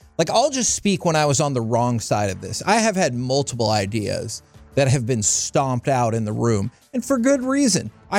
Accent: Texas, United States; you and I were both, Alec, I believe too, born and raised in the Metroplex, love the Cowboys.

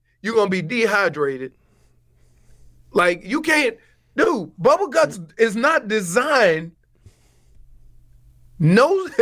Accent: New Orleans, Louisiana, United States; I don't look. I'm from New Orleans.

